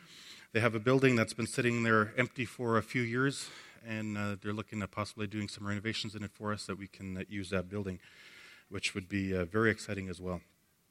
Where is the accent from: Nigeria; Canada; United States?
Canada; Buffalo Head Prairie, Alberta; moved away as an adult; I grew up in Buffalo Head Prairie, the best place. It's kind of almost like the promised land.